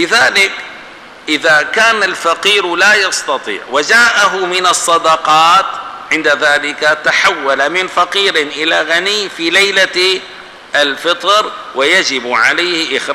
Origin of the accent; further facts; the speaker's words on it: Damascus, Damascus Governorate, Syria; يوجد مشكلة عندنا في دمشق